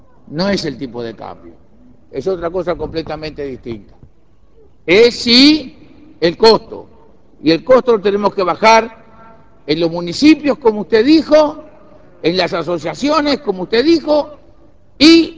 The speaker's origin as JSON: {"language": "Spanish", "country": "Uruguay", "said": "como uruguayo estoy orgulloso"}